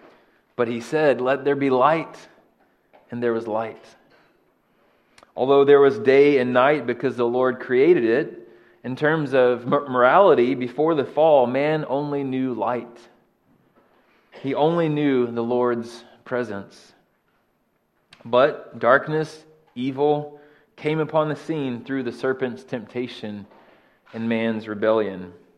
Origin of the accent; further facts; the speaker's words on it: Kentucky, United States; Well, growing up in the States, in the state of Kentucky, something that my friends and I liked to do as we got a little bit older was to explore caves that were in our area.